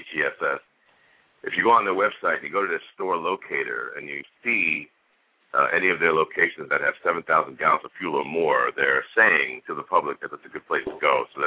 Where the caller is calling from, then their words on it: Acworth, Georgia, United States; I'm calling from Ackworth, Georgia.